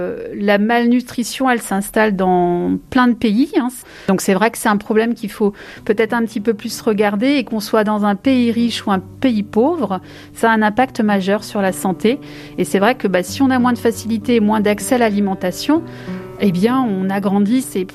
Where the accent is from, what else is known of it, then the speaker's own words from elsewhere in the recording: France; on peut quand même être aussi malnutri chez nous en France, voire dénutri.